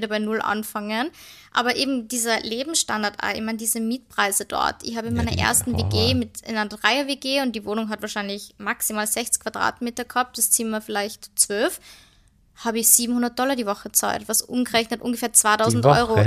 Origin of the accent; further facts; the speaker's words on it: Vienna, Austria; moved away; wir sind aus Wien.